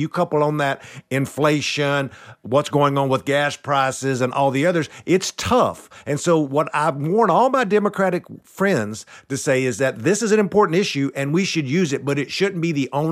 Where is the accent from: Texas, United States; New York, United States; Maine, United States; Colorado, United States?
Texas, United States; accent: East Texas; I grew up in deep red East Texas, hence my eloquent accent